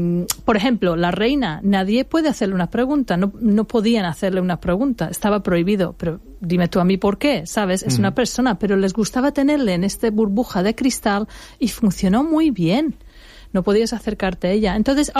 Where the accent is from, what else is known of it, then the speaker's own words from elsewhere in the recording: l'Alfàs del Pi, Valencian Community, Spain; porque yo soy de Alfa del Pi